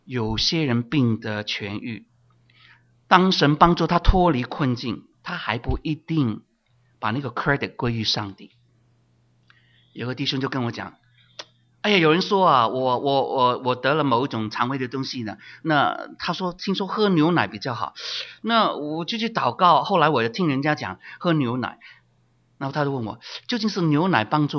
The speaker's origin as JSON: {"language": "Chinese", "country": "Hong Kong", "tie": "born or raised there", "said": "我记得我小时候在香港里面看到那些麻风病人"}